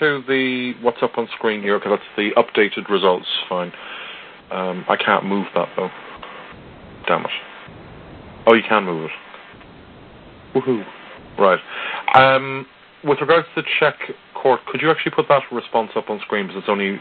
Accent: Ireland; a bit like Oscar Wilde, I am Irish.

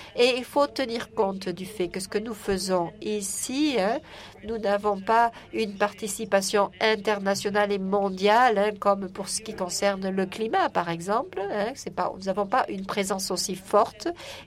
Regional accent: Hong Kong; je viens de Hong Kong et là-bas, et on vote actuellement en ligne

